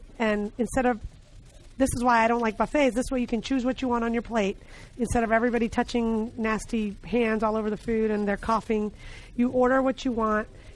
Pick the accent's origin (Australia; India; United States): India; North India; We're from North India. It's not very spicy.